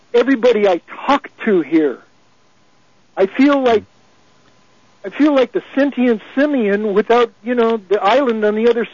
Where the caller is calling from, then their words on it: Oregon, United States; This is … out in Eastern Oregon.